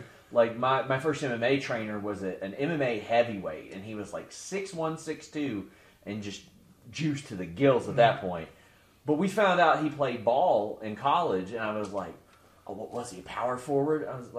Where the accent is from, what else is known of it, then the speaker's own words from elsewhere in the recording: Kentucky, United States; Well, before we went on the air, I was mentioning to you, I'm from Kentucky.